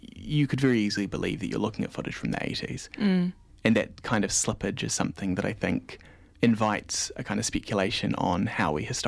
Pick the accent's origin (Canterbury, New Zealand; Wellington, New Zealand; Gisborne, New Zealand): Wellington, New Zealand; I mean, I grew up in Wellington, so I'd never been to King's College until now